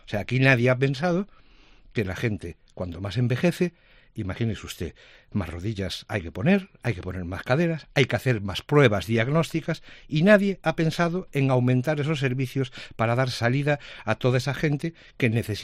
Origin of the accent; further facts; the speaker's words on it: Galicia, Spain; Y yo te voy a contestar como gallego que soy.